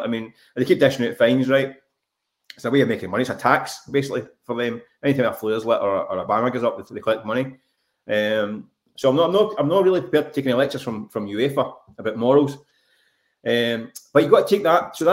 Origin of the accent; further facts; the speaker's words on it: Glasgow, Scotland, United Kingdom; well, I grew up in Glasgow